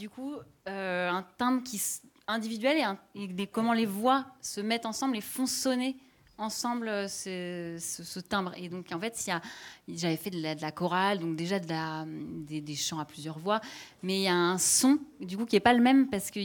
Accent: Brittany, France; je chante du chant du Béarn, alors que je ne suis pas du tout de là-bas. Je viens plutôt de Bretagne

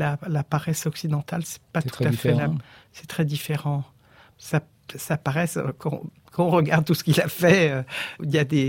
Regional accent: Belgium; En tant que Belge

